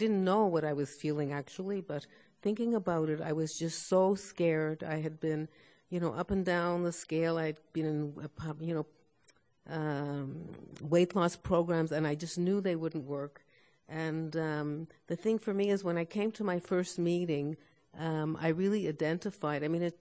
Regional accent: Montreal, Quebec, Canada; I'm a compulsive over and under eater, and I'm from Region 6 from Montreal, Quebec, Canada.

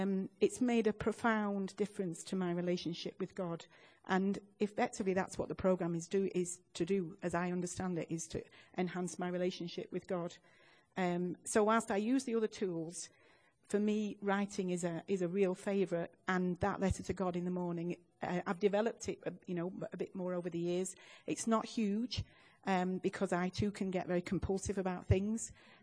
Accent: England, United Kingdom; from England in Region 9.

